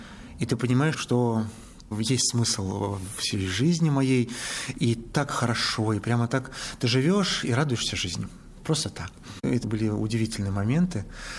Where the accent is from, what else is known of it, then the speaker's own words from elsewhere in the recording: Kirovsk, Murmansk Oblast, Russia; born there; Я родился в Мурманской области, в городе Кировске.